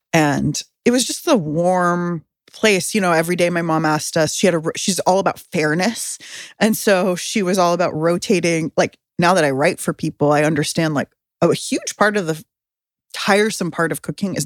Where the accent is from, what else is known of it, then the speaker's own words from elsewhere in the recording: San Diego, California, United States; And I grew up in San Diego, and it was a strange combination of full-on immigrant family mixed with only shopping at the hippie natural grocery food store.